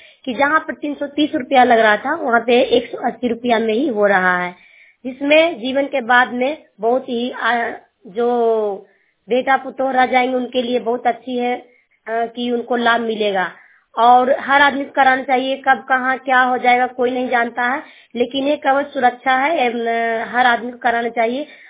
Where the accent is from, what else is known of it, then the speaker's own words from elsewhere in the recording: Chero, Bihar, India; मैं हरनौत ब्लॉक चेरो गांव के रहने वाली हूँ